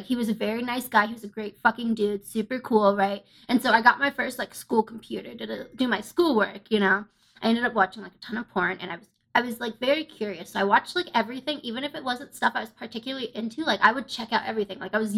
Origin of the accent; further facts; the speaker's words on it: Ohio, United States; I'm very into sandwiches. I'm from Ohio.